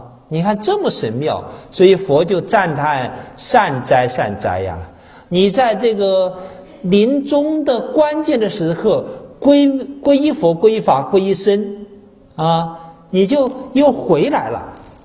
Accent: China; 所以我们作为中国人啊

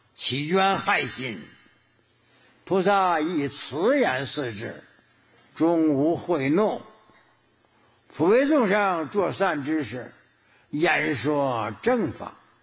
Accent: China; 像我们中国人的观念非常强，叫邻里啊

